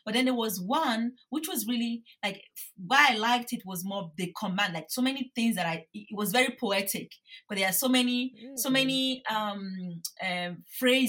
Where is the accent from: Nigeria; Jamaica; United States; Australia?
Nigeria; Benin City, Edo; because I grew up in Benin City. Like, I don't think we have snakes like that in town.